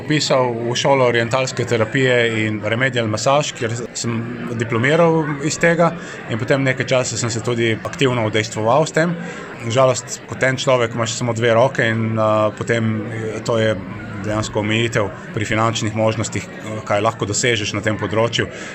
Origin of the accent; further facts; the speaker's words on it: Sečovlje, Coastal–Karst, Slovenia; also born or lived in Australia; Doma sem iz Sečovelj pri Portorožu, zraven morja, tako da prvo leta, tisto, kar sem najbolj pogrešal živeti v avstralskih predmestjih, je, da pač ni bilo pogleda na morje